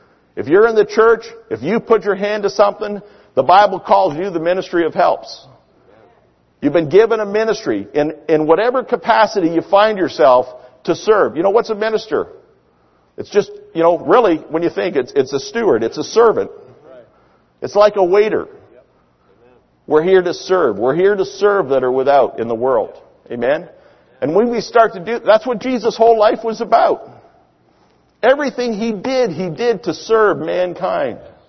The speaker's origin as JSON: {"language": "English", "country": "Canada", "moved": "as an adult", "said": "And as a Canadian, going to Oklahoma, you're not allowed to work."}